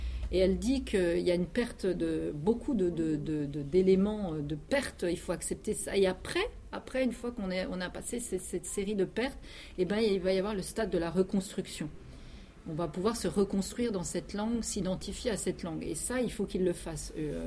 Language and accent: French; France; je suis une bonne française, j'ai toujours peur de m'exprimer en langue étrangère